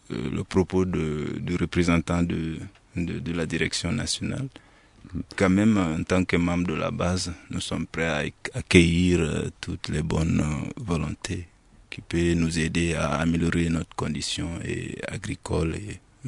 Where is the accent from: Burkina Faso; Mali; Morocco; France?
Mali; Ségou; la zone là où je viens, l'Office du Niger